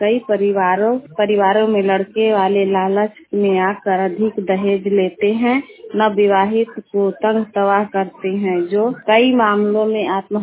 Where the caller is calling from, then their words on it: Nardiganj, Bihar, India; मेरा जिला नवादा प्रखंड नारदीगंज से बोल रही हूँ।